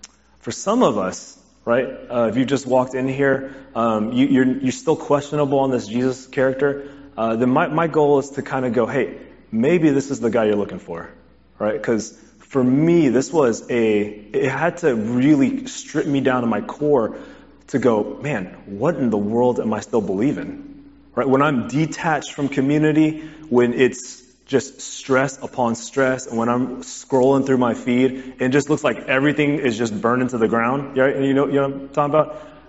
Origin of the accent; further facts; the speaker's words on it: Houston, Texas, United States; I'm a native Houstonian. I grew up in Alief, so just not too far away from here.